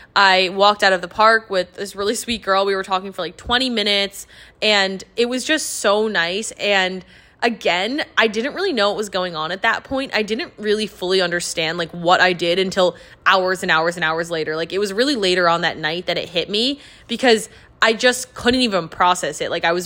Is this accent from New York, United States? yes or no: yes; New York City, New York, United States; I'm from New York and I live here now again after coming back, you know, after graduating from college. And so to run a marathon in your home city is truly so special.